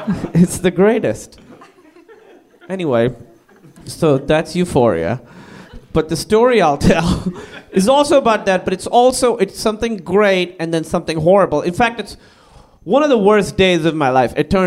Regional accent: Karachi, Sindh, Pakistan; I grew up in Karachi, Pakistan, and we had a amusement park there

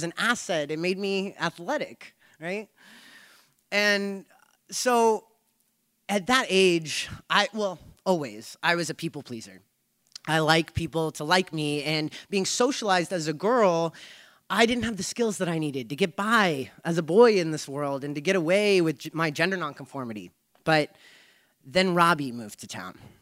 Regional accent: Albuquerque, New Mexico, United States; Growing up in Albuquerque, I always had a very strong sense of self around my gender.

